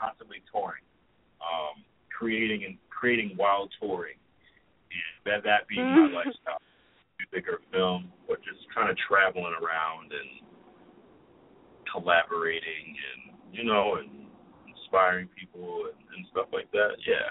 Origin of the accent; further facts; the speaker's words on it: Springfield, Massachusetts, United States; Like, I remember growing up in Springfield, Mass, and like my dad worked at Hartford, so I would kind of follow both.